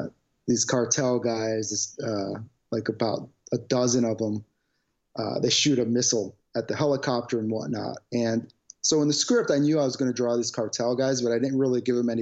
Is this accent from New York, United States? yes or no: yes; Brooklyn, New York, United States; My family is not religious, but I grew up in Brooklyn and at the time the schools were horrible.